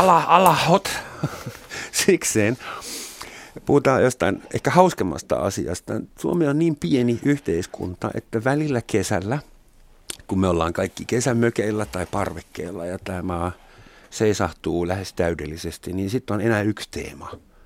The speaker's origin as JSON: {"language": "Finnish", "country": "Germany", "second_language": "Finnish", "said": "jos mä saksalaisena rupean sitä kritisoimaan"}